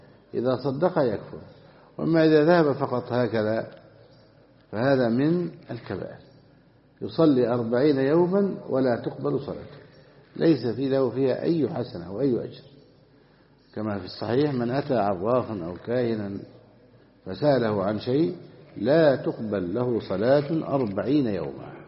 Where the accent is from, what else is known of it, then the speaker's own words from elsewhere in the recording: Egypt; أو بشرب الخمر والبيرة التي عندنا في مصر، بخلاف البيرة التي في السعودية فهي مباحة